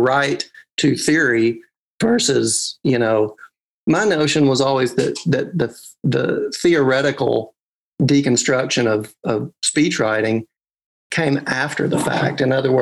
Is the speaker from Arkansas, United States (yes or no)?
yes; Arkansas, United States; So that started in politics back in my home state, which, as you can So you can probably guess is Arkansas.